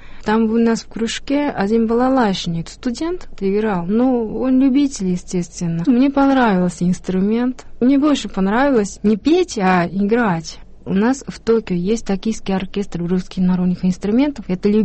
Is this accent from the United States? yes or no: no; Kyushu, Japan; born there; Russian is a second language; Я родилась в Японии на южном острове Кюсю, и я первый раз русский язык услышала, когда перестройка начала в 1985 году.